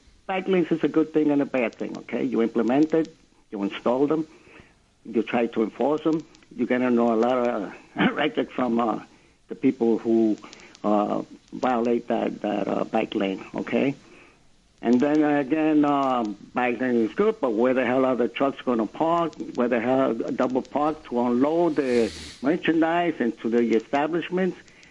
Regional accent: New York City, New York, United States; Hi, I'm from the Bronx.

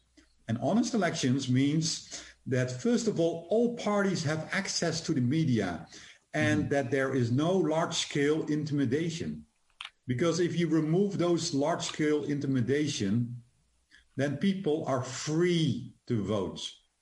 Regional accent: Netherlands; I'm from the Netherlands

